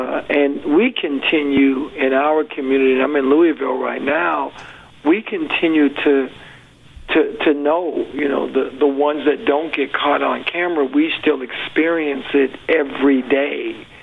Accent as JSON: {"language": "English", "region": "Nova Scotia", "country": "Canada", "moved": "yes", "lives_now": "Montreal, Canada", "said": "when I moved to Montreal from Nova Scotia"}